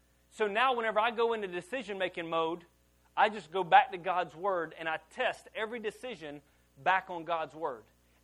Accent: Louisiana, United States; So what's bad is I'm from Louisiana, so it's not much better.

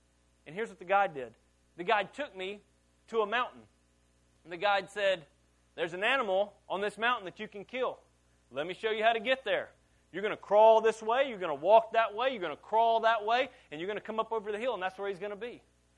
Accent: Louisiana, United States; So what's bad is I'm from Louisiana, so it's not much better.

